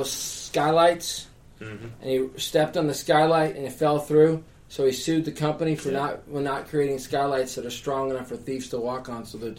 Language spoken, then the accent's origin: English; Texas, United States; know, I'm from the great state of Texas.